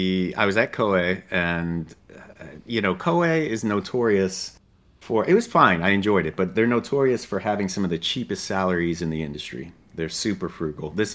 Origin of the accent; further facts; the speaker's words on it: San Antonio, Texas, United States; A friend of a friend, I'm from San Antonio, Texas